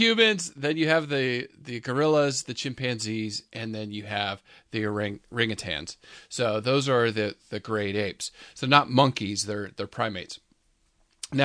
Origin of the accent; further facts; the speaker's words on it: San Diego, California, United States; I remember growing up in San Diego, and the orangutan getting out of the exhibits there